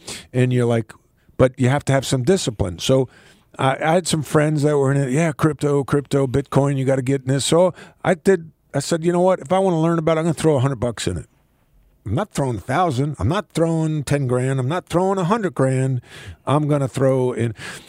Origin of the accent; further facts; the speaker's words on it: New York, United States; There's a thing growing up in New York, a term called suckers, right?